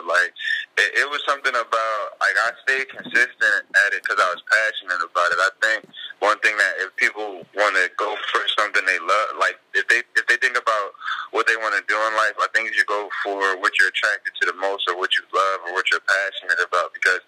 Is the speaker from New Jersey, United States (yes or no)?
yes; Trenton, New Jersey, United States; Oh, well, man, I'm 27 years old, bro. I'm from Trenton, New Jersey.